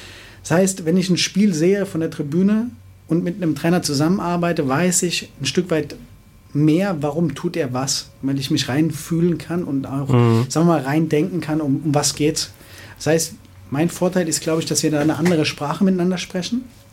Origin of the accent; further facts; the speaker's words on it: Heidelberg, Baden-Württemberg, Germany; Ich bin ein Kind aus der Region, ich komme aus Heidelberg, habe eine Verbindung dann dadurch ganz einfach auch nach Mannheim. Ich bin in Heidelberg geboren, mein erstes Lebensjahr habe ich in Neuostheim verbracht, in der Nähe vom Karl-Benz-Stadion